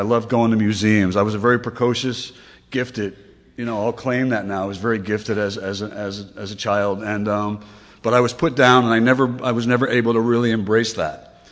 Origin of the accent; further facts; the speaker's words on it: Newark, New Jersey, United States; I grew up in New Jersey. Yeah. It took me about 5 years to have enough self-esteem to say that I was from New Jersey. It did. I'm from Newark.